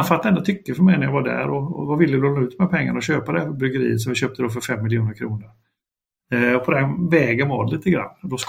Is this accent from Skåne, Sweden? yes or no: no; Gothenburg, Västra Götaland County, Sweden; men jag visste inte att jag kommer från Göteborg